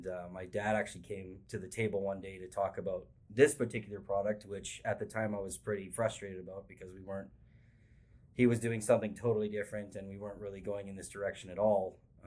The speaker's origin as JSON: {"language": "English", "country": "Canada", "said": "being a Canadian"}